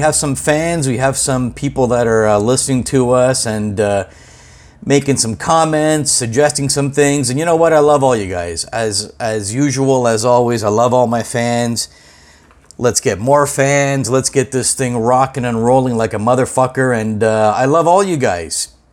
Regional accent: Hamilton, Ontario, Canada; Levity Comedy Club and Lounge in Hamilton, Ontario, is a place that is dear to my heart. Obviously, my hometown.

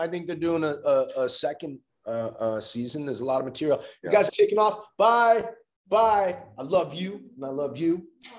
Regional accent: New York City, New York, United States; I'm a kid from New York City. I still live in New York City.

